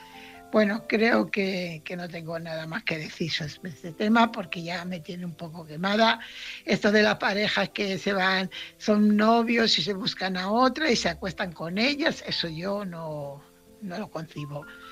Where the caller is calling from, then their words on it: Fuenlabrada, Community of Madrid, Spain; corresponsal de Fuenlabrada.